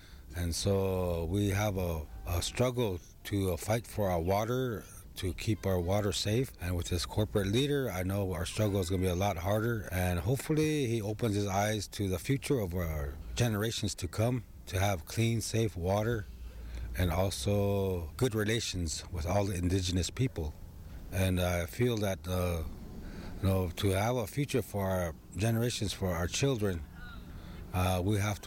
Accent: Nevada, United States; I'm the owner of Digital Smoke Signals. And I'm Paiute Shoshone from Nevada. And on my mom's side, I'm a Bishop Paiute tribe.

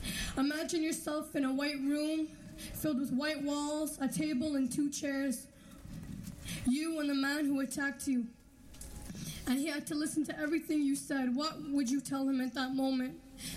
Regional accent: Canada; born and raised in Canada. My parents are from Iraq. Muslim. I'm 18 years old.

